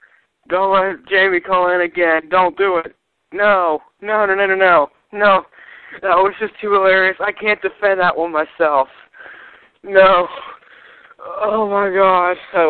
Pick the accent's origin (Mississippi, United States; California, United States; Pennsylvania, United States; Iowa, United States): Pennsylvania, United States; Pittsburgh; I'm from Pittsburgh, dude.